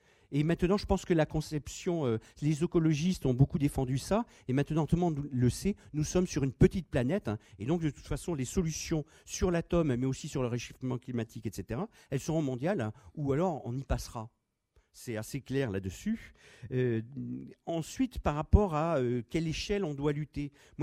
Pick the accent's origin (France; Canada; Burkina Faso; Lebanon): France; je pense que nous, en tant que Français, on a à aller voir là-bas